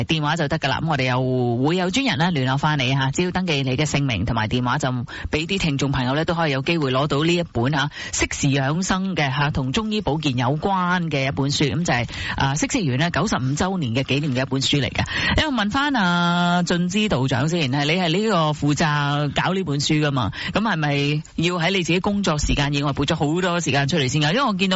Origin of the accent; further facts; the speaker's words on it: Guangdong, China; 即系我哋广东人咧成日话瞻仰三宝